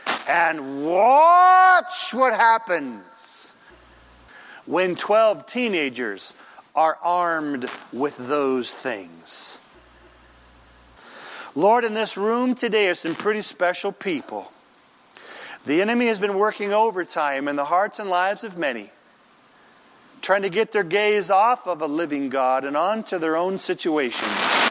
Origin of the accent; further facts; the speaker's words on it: Anderson, California, United States; I was raised in Anderson, California, and we would drive past pasture after pasture after pasture.